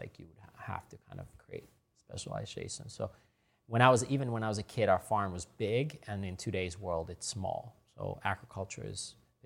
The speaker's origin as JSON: {"language": "English", "region": "Hokkaido", "country": "Japan", "tie": "born or raised there", "said": "where I grew up in Hokkaido had the same microclimate"}